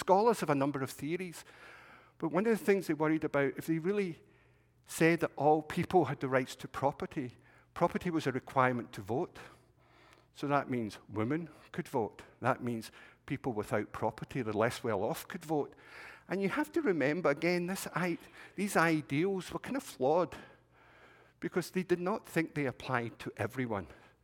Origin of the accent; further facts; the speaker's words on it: Scotland, United Kingdom; Now, I'm Scottish. We don't do happiness. We're kind of grumpy.